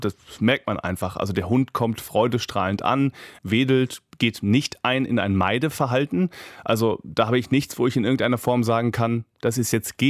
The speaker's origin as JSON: {"language": "German", "region": "Hesse", "country": "Germany", "said": "Ich komme aus Südhessen, ich bin ungefähr 40 Jahre alt"}